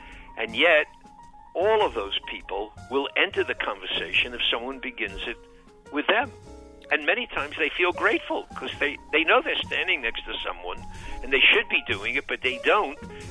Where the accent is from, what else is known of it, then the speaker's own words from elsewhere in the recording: New York City, New York, United States; accent: New York City; Or in New York City, we, as you could tell from my accent, and you mentioned I live in New York City